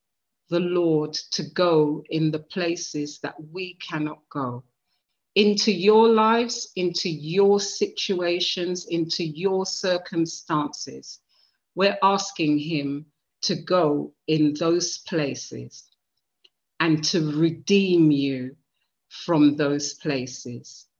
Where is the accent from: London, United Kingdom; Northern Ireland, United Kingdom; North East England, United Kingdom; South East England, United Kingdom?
London, United Kingdom; Stoke Newington; I grew up in Stoke Newington Church, for the young people who may not be aware. I grew up in Stoke Newington